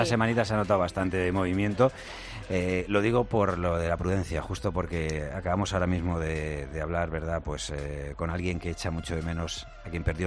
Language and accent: Spanish; Madrid, Community of Madrid, Spain; yo soy de Vallecas. Entonces este lenguaje lo utilizamos bastante, ¿sabes?